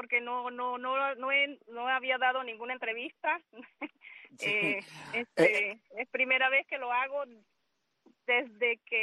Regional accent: Venezuela; yo soy venezolana

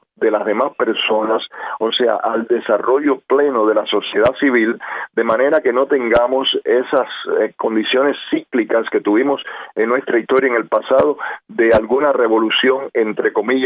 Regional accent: Cuba; como cubanos todos

